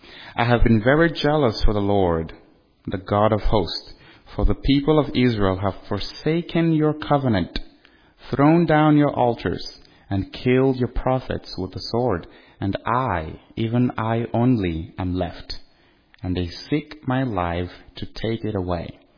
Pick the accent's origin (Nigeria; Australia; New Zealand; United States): Nigeria; things I'll be telling you about growing up in Nigeria and being in the church in Nigeria and a Christian family